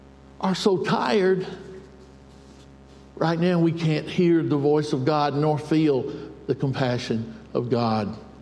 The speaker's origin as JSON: {"language": "English", "town": "Milledgeville", "region": "Georgia", "country": "United States", "tie": "born or raised there", "said": "I grew up in Milledgeville, Georgia. Any of you know Milledgeville?"}